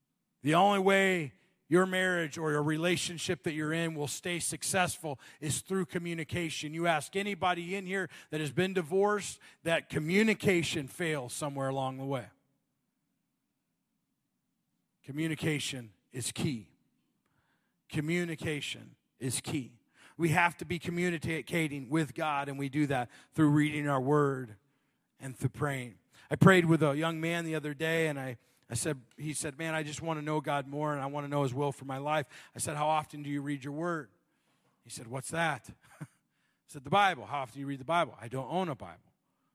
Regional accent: Arizona, United States; Big Phoenix Suns fan because I'm from Arizona, which means I'm used to disappointment in my life.

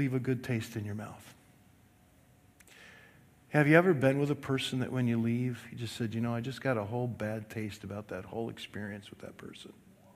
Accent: Wisconsin, United States; I mean, I grew up in Wisconsin. Meat and potatoes. Meatloaf.

